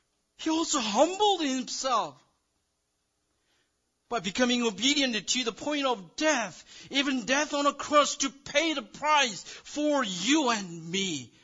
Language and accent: English; South Korea; We are all different. You're different. I'm different. I came from South Korea. I'm short.